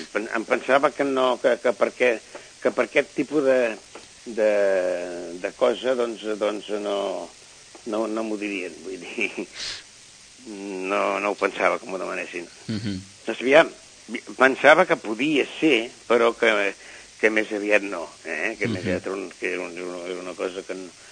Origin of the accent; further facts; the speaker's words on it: Sitges, Catalonia, Spain; es tracta del meu poble, i llavors doncs tens molt més interès que si et fessin fer el pregó d'un altre lloc, que ja n'hi he fet algun, no? A fora de Sitges, no?